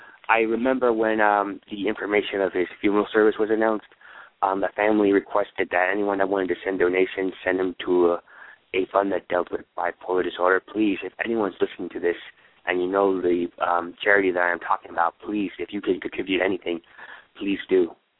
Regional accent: New England, United States; just because I'm from New England, and I wanted to branch out in New England

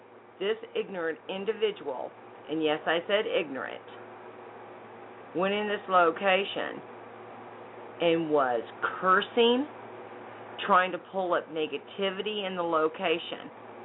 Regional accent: Iowa, United States; had no knowledge of it whatsoever until after I was raised in Iowa.

